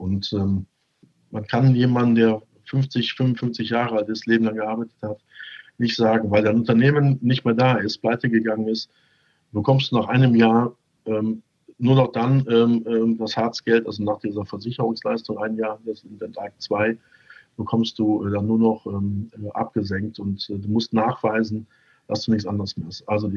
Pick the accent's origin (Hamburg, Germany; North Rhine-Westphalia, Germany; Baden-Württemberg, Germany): North Rhine-Westphalia, Germany; Düsseldorf; Ich bin ja als Düsseldorfer leidgeprägt im Fußball.